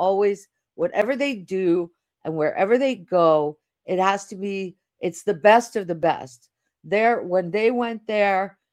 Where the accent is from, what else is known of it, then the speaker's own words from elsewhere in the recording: Russia; And I come from Russia, where they actually took Christmas when it was a communist country.